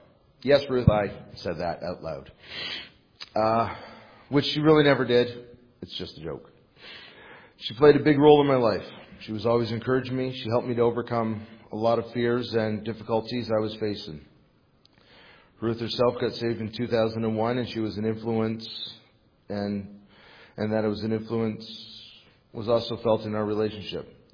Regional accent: Chatham, Ontario, Canada; Okay. I grew up in Chatham, Ontario.

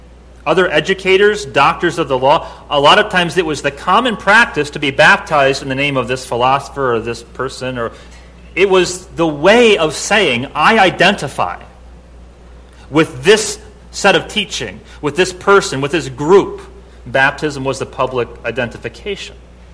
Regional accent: Midwest, United States; Me, myself, personally, growing up in the Midwest, there's zero discussion in the matter of membership in a formal way

